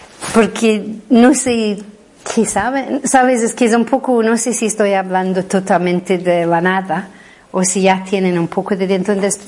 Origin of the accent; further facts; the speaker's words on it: Glasgow, Scotland, United Kingdom; yo soy de Glasgow, soy de un barrio súper pobre, es que yo nunca he tenido 2 duros, ¿no?